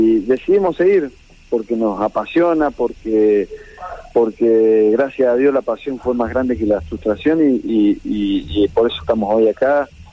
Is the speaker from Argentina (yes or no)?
yes; Plaza Huincul, Neuquén, Argentina; nosotros somos de Neuquén, de Plaza Huinculi, sí, y de Cutralcó, con mi viejo. y no hay muchas cosas para hacer aparte de estar en la empresa y de trabajar.